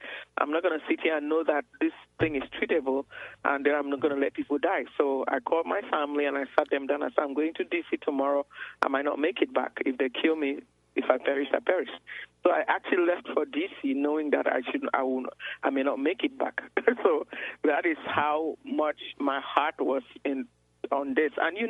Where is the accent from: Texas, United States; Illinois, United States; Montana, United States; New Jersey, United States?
Texas, United States; Houston; I'm from Houston, Texas, and this incident happened in Washington, D.C., at the steps of the Supreme Court.